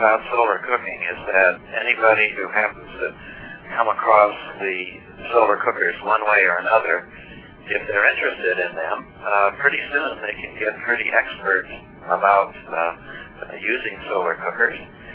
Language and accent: English; Chicago, Illinois, United States; I was born and raised in Chicago